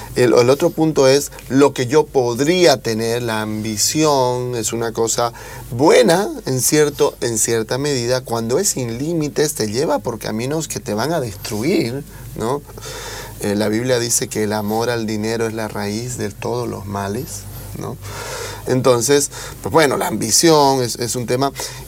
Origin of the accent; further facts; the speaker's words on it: Trinidad, Beni, Bolivia; moved away; Yo que vengo de una ciudad más al norte y más pobre, vivo acá hace 20 años, pero yo nací allá en el Beni, en Trinidad.